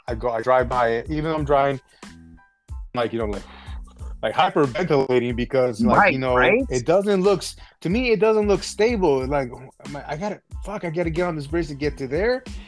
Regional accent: New York, United States; born there; I was born in New York, but, like, you know, I was raised out here, but most of my family's out there.

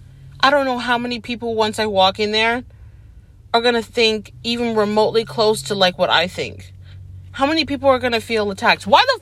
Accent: United States; No, this has made me realize that as an American, as a person, you know, like, I've always loved languages.

